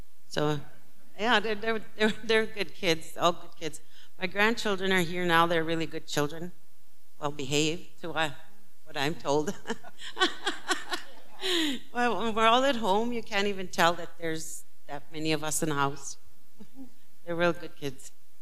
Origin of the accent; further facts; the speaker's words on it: Canada; I am from Cody First Nation.